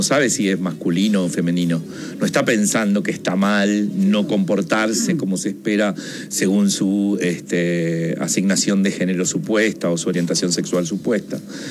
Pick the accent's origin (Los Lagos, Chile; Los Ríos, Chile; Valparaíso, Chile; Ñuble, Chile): Los Ríos, Chile; La Unión; born there; yo nací en La Unión